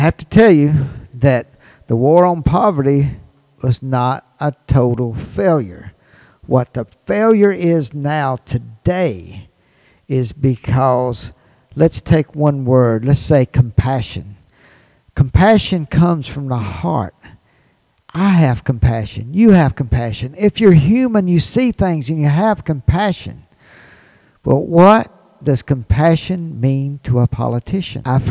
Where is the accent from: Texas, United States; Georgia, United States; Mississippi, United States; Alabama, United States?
Mississippi, United States; I grew up in Mississippi. I live in Mississippi.